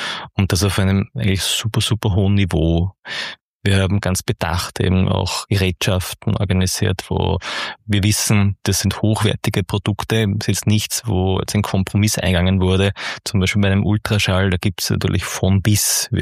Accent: Neustadt, Germany; Also ich bin in Neustadt geboren, bin hier aufgewachsen, bin weiterhin wohnhaft hier, habe jetzt hier mein Hauptwohnsitz gemeinsam mit meiner Frau und meinen vier Kindern.

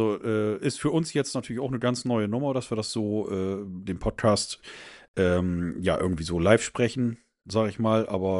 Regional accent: Bremen, Germany; hier bei mir in Bremen vom Band gelaufen. Deswegen als Bremer

